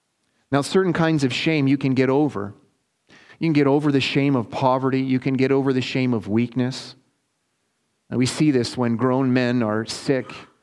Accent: Transcona, Manitoba, Canada; Can anything good come from Transcona? I was raised in Transcona.

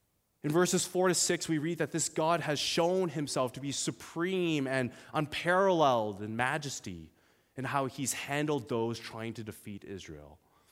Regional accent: Ottawa, Ontario, Canada; Now, I am originally from Ottawa, and if any of you have ever visited Ottawa, you know that it is a unique place.

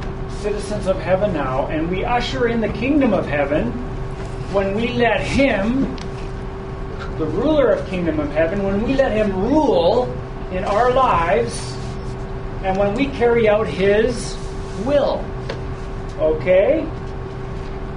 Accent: Canada; because we're Canadian, wherever we go around the world, we bring something different

